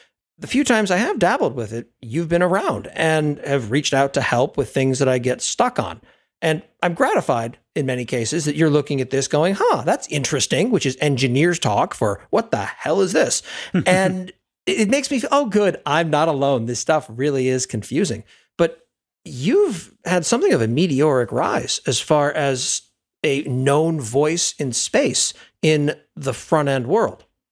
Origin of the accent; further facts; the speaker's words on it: Maine, United States; I grew up in a small town in Maine.